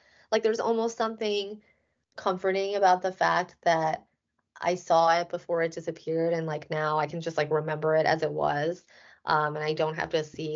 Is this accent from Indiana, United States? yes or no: no; Illinois, United States; But I really liked growing up in Illinois in many ways